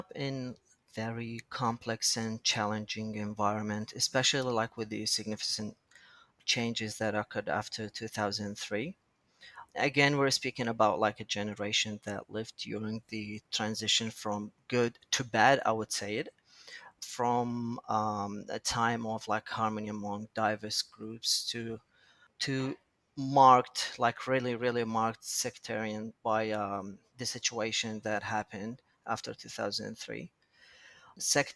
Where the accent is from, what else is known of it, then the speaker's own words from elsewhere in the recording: Baghdad, Baghdad Governorate, Iraq; So I was born in 1991 in Baghdad, which is the capital of Iraq. I was born and raised in a family of five brothers, and the area that I lived in was like, I would say one of the best areas in Baghdad.